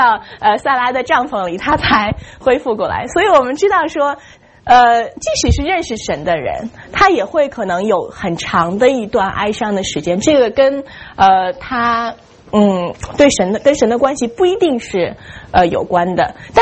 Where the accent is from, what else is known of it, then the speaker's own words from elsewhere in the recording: China; 我们中国人有一句话叫节哀啊，